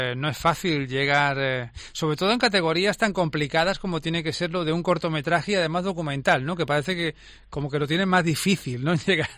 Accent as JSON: {"language": "Spanish", "town": "Málaga", "region": "Andalusia", "country": "Spain", "said": "como malagueño digo"}